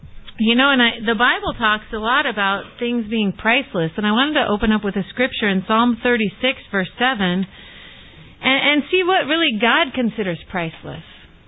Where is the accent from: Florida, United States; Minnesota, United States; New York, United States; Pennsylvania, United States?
Florida, United States; Orlando; As Barb said, I'm from Orlando, so greetings from Orlando. If you ever get cold during the winter here, you can come visit us because it's like the eternal summer there.